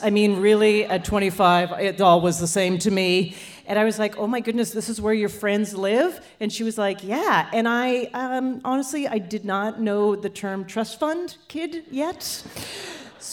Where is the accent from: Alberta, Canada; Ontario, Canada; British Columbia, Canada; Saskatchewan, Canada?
Alberta, Canada; Calgary; moved away; Growing up in Calgary, Alberta, Canada. Yeah, woo, interesting. I couldn't wait to leave.